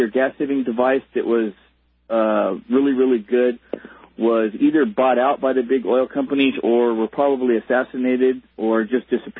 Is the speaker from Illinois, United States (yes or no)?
no; El Paso, Texas, United States; Well, actually, I was born in El Paso, Texas, so I'm a Texan.